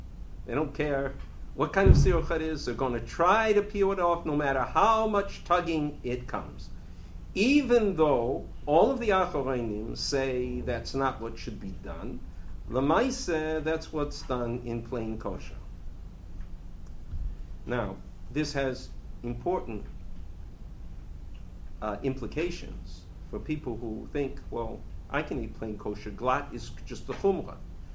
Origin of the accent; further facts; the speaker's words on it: Boston, Massachusetts, United States; And I grew up in Boston